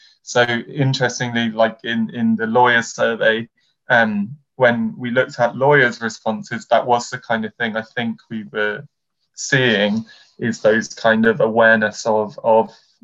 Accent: London, United Kingdom; accent: London; I'm British. I sound on the whole relatively standard, but you know, you can probably hear there's some features in my speech that are London, because I am from London

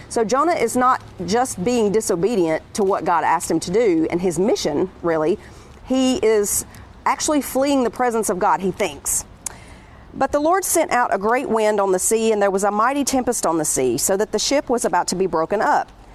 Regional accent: the South, United States; I'm from the South. So if you poke a crawdad in the creek, it does exactly the opposite of what you would expect it to do.

